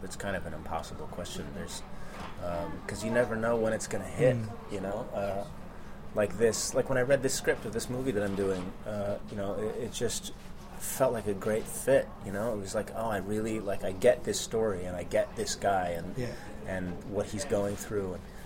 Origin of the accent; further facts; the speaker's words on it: Fresno, California, United States; I grew up in Fresno, California. It was about 4 hours north of L.A., and I didn't have any family in the business or anything.